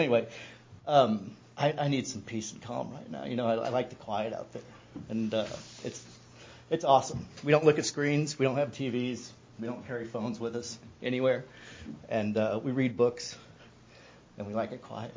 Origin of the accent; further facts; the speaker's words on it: St. Joseph, Missouri, United States; I'm from originally from Buchanan County, St. Joseph, Missouri